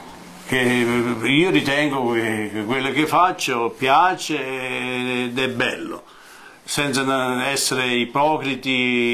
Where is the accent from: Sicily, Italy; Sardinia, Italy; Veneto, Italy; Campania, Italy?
Campania, Italy; Agropoli; Io sono nato ad Agropoli, in provincia di Salerno.